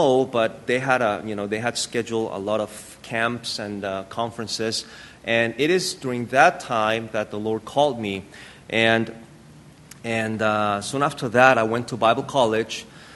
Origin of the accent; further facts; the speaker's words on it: Mexico; I grew up in Mexico. I went to Mexico when I was 8 years old, and growing as an MK